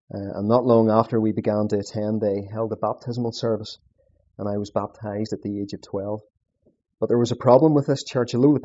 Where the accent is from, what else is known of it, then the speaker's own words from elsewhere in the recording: Bangor, United Kingdom; born there; I was born in Bangor on the 4th of October 1976 into a Christian home.